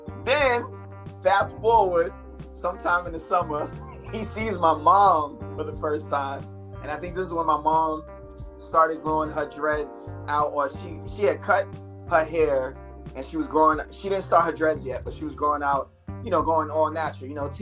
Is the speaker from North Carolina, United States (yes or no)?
yes; North Carolina, United States; I'm from North Carolina.